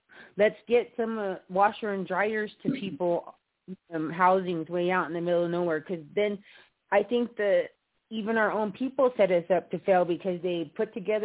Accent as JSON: {"language": "English", "town": "Pine Ridge", "region": "South Dakota", "country": "United States", "said": "I'm from Pine Ridge. I don't want to be known as the poorest county in the United States. I'm Ogallala Lakota, and I know I'm a strong Sioux woman."}